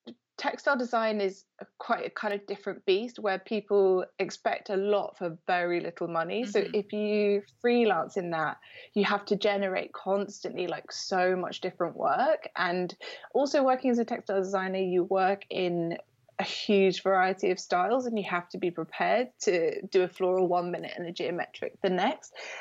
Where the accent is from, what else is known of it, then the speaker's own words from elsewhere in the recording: Jersey; also born or lived in East London, United Kingdom; No, I come from Jersey in the Channel Islands.